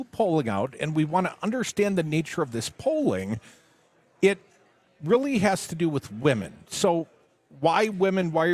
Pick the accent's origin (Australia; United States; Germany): United States; Wisconsin; and I'm from Wisconsin. We care a lot about our state.